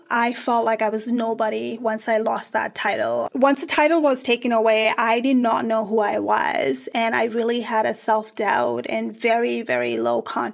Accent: Nepal; So I decided to go volunteer back home. I'm from Nepal.

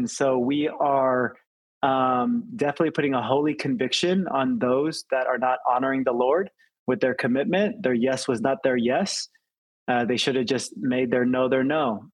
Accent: California, United States; I will say what rivals as a Californian, just in terms of quality, Shake Shack.

